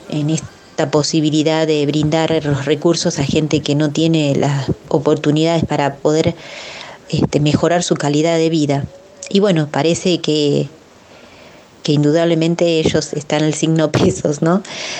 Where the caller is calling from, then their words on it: Munro, Buenos Aires Province, Argentina; de Vicente López de Munro